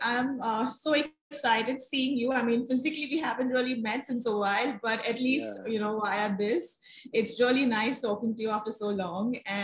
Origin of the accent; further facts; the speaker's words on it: Mumbai, Maharashtra, India; And I'm born and brought up in Mumbai. So of course, it's a melting pot of various cultures.